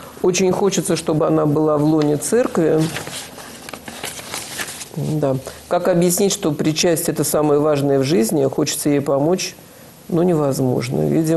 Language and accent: Russian; Moscow, Russia; Но Москва, то есть мы коренные москвичи